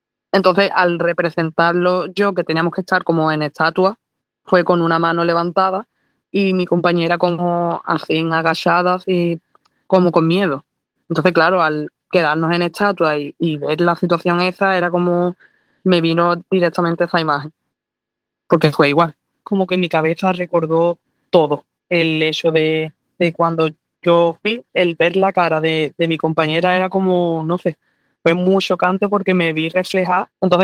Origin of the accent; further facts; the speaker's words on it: La Línea de la Concepción, Andalusia, Spain; soy de Cádiz, un pueblo de La Línea. Tengo 26 años